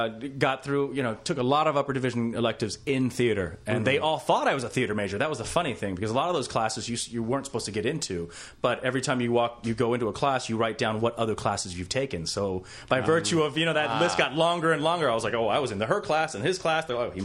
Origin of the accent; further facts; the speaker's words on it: Memphis, Tennessee, United States; growing up in Memphis, Tennessee, I always ignored my heritage.